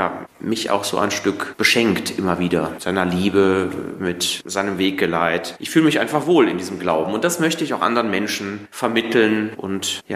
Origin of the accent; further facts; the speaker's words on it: Bornheim, North Rhine-Westphalia, Germany; Ich bin aufgewachsen und groß geworden in Bornheim im Vorgebirge. Bin da sehr katholisch sozialisiert.